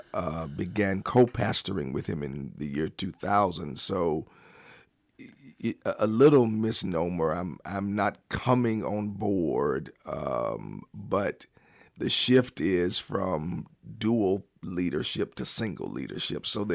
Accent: Bethel, United States; Just like my dad, I was born and raised in Bethel.

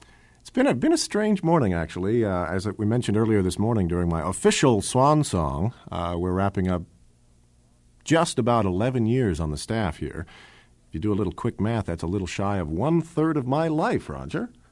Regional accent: New Jersey, United States; moved away; I'm from New Jersey originally, and not having had any particular accent growing up in New Jersey

